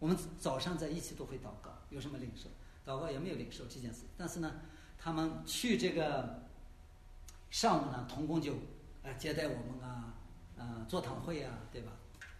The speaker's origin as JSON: {"language": "Chinese", "country": "China", "said": "因为我们中国人的文化就是有个一旁三杀的"}